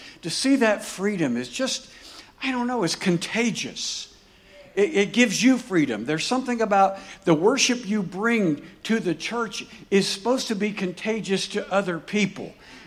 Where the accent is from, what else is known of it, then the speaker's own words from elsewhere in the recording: Daytona Beach, Florida, United States; And we grew up in Daytona Beach, so she collected shells.